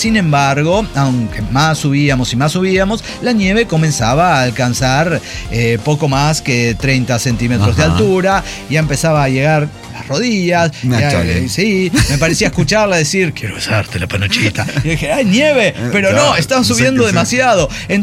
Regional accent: Sonora, Mexico; Miren que yo soy de Sonora

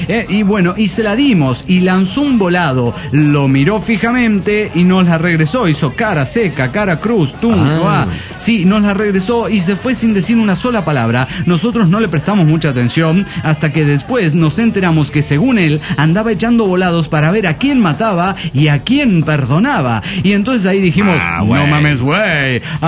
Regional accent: Cuernavaca, Morelos, Mexico; de Cuernavaca, Morelos, México.

